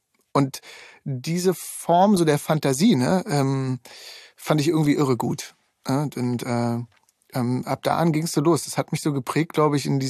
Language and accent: German; East Germany, Germany; ich komme aus dem Osten, ne?